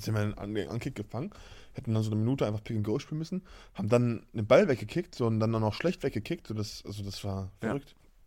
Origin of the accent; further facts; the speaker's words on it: Berlin, Germany; du kommst aus Berlin, wir kommen aus Berlin